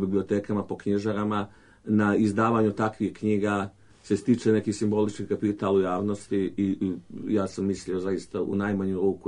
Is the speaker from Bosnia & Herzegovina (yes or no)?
yes; Bosnia & Herzegovina; I ja sam odrastao u Bosni u toku rata